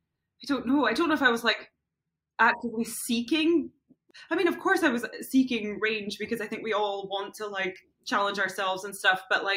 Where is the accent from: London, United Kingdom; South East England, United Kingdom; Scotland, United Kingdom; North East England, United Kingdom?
Scotland, United Kingdom; I'm Scottish.